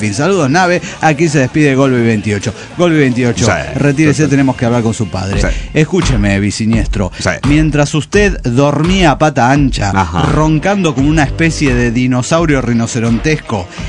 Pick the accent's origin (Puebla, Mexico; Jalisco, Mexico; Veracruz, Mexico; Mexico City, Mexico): Veracruz, Mexico; Entiéndase, somos jarochos. Nos tocó ir a un evento a Cardel, que queda como a 2 horas de Veracruz.